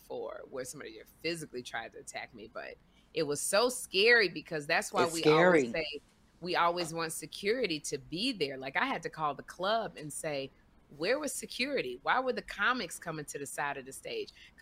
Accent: Chicago, Illinois, United States; I'm from Chicago.

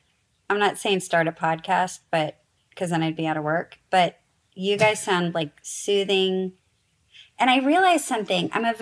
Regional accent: Nebraska, United States; But I'm from Nebraska. We have very long, hard winters.

